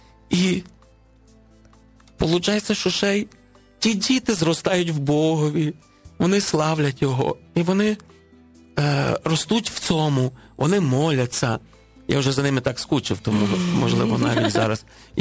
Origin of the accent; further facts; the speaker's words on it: Western Ukraine, Ukraine; Я з Західної України.